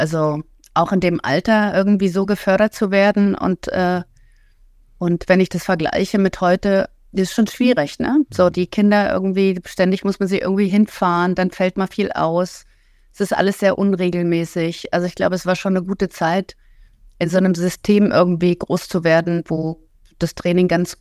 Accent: Berlin, Germany; moved away as an adult; now in Heidelberg, Germany; Ich bin gebürtige Berlinerin und bin mit 26, habe ich die Stadt, glaube ich, verlassen und bin nach Heidelberg gezogen.

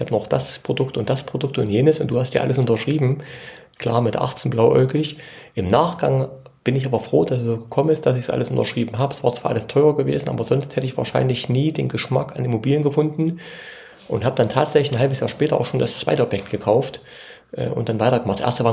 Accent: Thuringia, Germany; Und zwar komme ich aus Thüringen, aus einem kleinen Ort in der Nähe von Jena

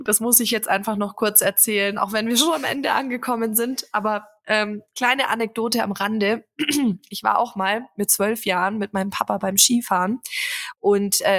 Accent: Bavaria, Germany; born there; ich komme gebürtig aus dem Allgäu. Das heißt, Schnee ist mir jetzt auch nicht ganz fremd.

